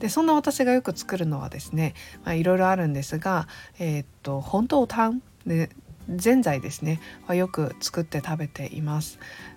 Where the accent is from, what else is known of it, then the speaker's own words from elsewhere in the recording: Fukuoka, Japan; 福岡で育ったんでしょって言われるかもしれないんですが、本当にね家の中はなんていうんですかね、家の中では台湾でのなんだろう、台湾での生活